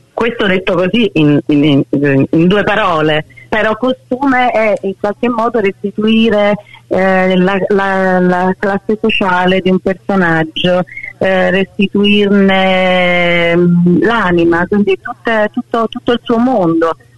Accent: Naples, Campania, Italy; Da napoletana a Napoli negli anni Ottanta non c'era il cinema

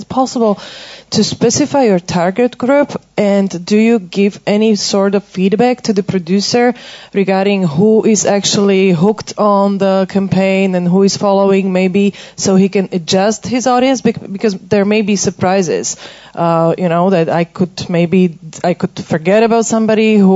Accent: Slovakia; I'm a producer from Slovakia

